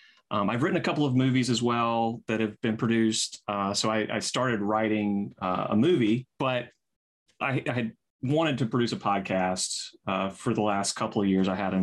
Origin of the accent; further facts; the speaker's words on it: the South, United States; and I'm from the South, particularly Southern people who take things, you know, very seriously.